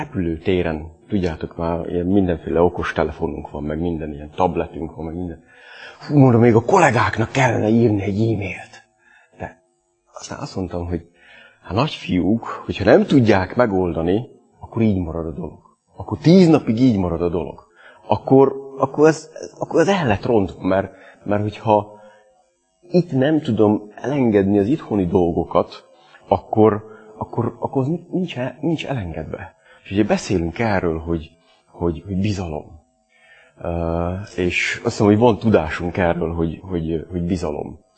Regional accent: Hungary; ő amerikai, én magyar vagyok, beszélgetünk egy kicsit magyarul, félig magyarul, félig angolul

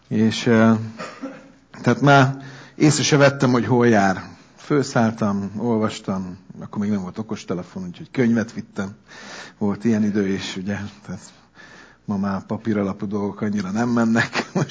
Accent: Budapest, Hungary; ott nőttem fel, és ott a metró állomásnál van az a leghosszabb mozgó lépcső

